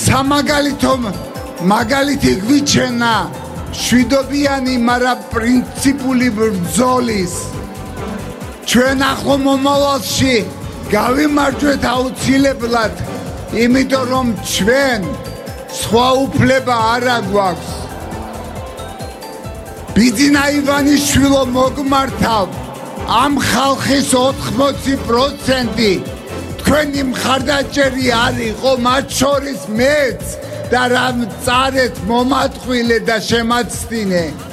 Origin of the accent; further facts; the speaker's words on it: Zugdidi, Samegrelo-Zemo Svaneti, Georgia; მე ვიგრძენი, რომ მე ზუგდიდელი ვარ და მიყვარ ჩემი ზუგდიდი და მე უყვარ ვარ ჩემ ზუგდიდს.